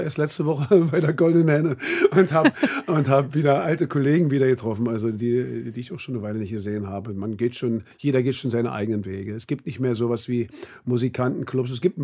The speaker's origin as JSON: {"language": "German", "region": "Berlin", "country": "Germany", "said": "erstmal bin ich Berliner"}